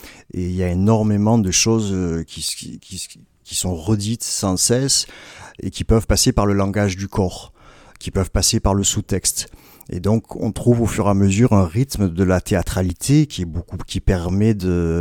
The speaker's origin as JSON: {"language": "French", "town": "Marseille", "region": "Provence-Alpes-Côte d'Azur", "country": "France", "said": "moi je sais qu'en tant que Marseillais, j'ai compris énormément de choses sur moi-même. C'est-à-dire qu'on grandit avec une ville qui est stigmatisée"}